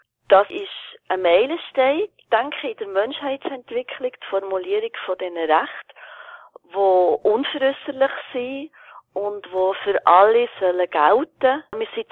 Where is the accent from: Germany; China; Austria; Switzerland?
Switzerland